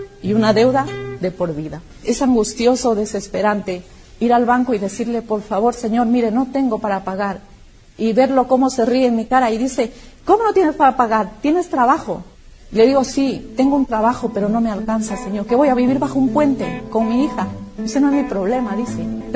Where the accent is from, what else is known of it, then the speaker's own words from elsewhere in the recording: Ecuador; now in Spain; Soy una inmigrante ecuatoriana, llegué aquí a España hace 20 años, con mucha ilusión. Llegué muy joven y empecé a trabajar en servicio doméstico.